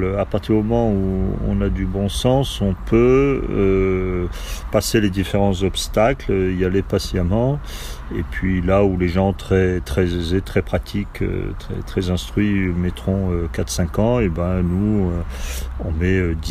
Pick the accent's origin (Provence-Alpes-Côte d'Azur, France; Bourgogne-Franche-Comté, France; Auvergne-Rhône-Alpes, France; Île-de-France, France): Provence-Alpes-Côte d'Azur, France; Toulon; J'ai grandi dans le sud de la France, à Toulon, où j'ai pu découvrir le monde de la mer